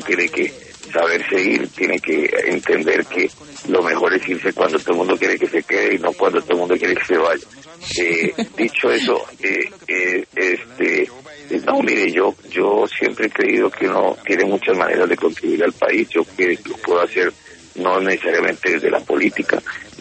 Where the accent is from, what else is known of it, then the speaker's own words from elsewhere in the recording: Colombia; como colombianos